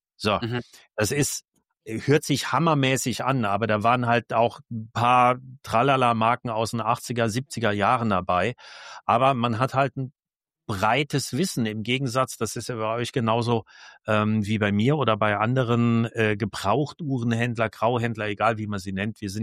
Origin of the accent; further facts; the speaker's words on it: Germany; Sage ich auch immer, erstens, wir sind Deutsche, zweitens, wir sind Männer